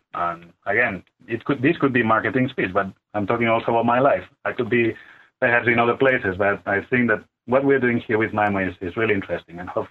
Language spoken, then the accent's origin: English; Barcelona, Catalonia, Spain; moved away as an adult; now in Helsinki, Finland; I mean, I'm now here located in Helsinki, which is like in the other corner of Europe because I'm from Barcelona, which has real differences in culture, weather